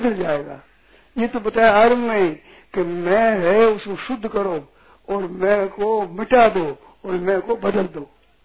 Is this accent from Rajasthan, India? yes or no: yes; Rajasthan, India; हम मारवाड़ी लोग जानते हैं जो खेलते थे ना बालू से रेते से